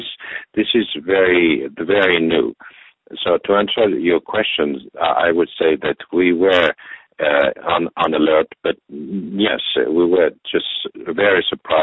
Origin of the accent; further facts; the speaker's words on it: Algeria; English is a second language; also born or lived in Lebanon / Morocco; I grew up in Algeria. I was a child in Algeria, and I'm used to live with the Muslim community since very long. I spent quite a long time in Lebanon and Morocco